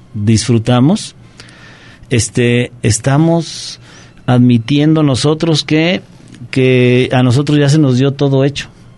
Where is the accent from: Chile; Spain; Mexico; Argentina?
Mexico; somos mexicanos